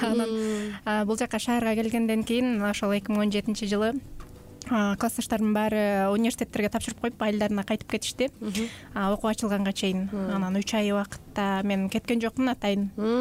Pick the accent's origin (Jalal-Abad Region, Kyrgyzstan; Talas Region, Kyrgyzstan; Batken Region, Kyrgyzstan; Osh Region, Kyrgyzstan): Batken Region, Kyrgyzstan; Leilek; Мен өзүм чек арага жакын ошо Баткен жергесин лейлек жеринде өстүм.